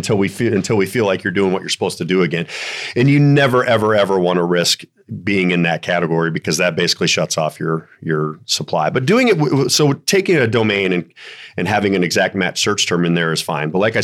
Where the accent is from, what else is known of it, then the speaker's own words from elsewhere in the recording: Colorado, United States; I'm from Colorado, so we use Denver.